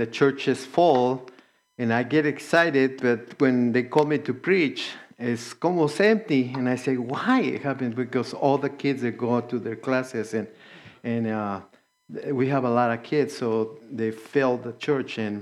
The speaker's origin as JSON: {"language": "English", "country": "Mexico", "second_language": "English", "said": "I'm from Mexico. My wife is an American."}